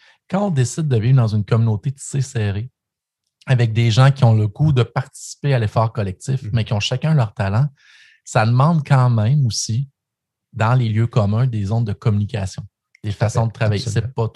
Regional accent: Sainte-Cécile, Quebec, Canada; born there; also born or lived in Gentilly; Moi, j'ai habité pendant plus de 20 ans à Gentilly, puis c'est une communauté d'appartenance. Si je suis né à Sainte-Cécile, c'est sûr que j'ai un ADN très, très puissant à la communauté de Gentilly.

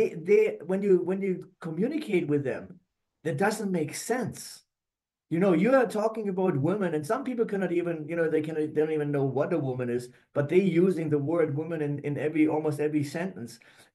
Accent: Germany; English is a second language; also born or lived in United States; couldn't speak any English until I was 32. So, but because I had French in, we grew up on the French border, and so we had French in school. So, but I was born as an American

